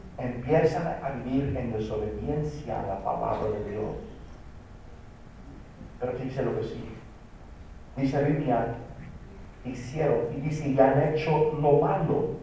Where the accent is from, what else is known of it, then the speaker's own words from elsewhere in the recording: United States; accent: pocho; La iglesia de habla inglés en Estados Unidos, allá crecí. Por eso hablo chistoso, porque crecí en Estados Unidos. Y no se me quiere quitar el acento de pocho.